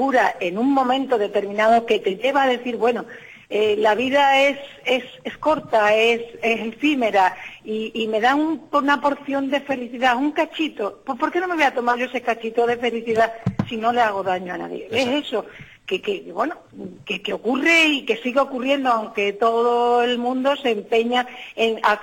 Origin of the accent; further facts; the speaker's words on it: Badajoz, Extremadura, Spain; yo amo mucho Badajoz, y amo mi tierra, y amo mis cosas y mi gente...